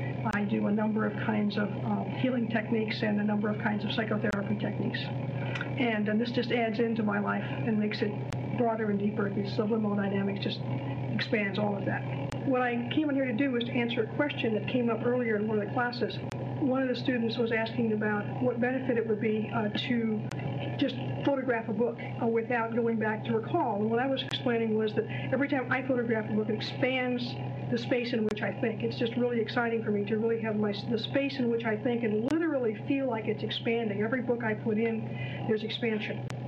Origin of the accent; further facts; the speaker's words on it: Atlanta, Georgia, United States; I'm from Atlanta, Georgia. I'm a psychologist.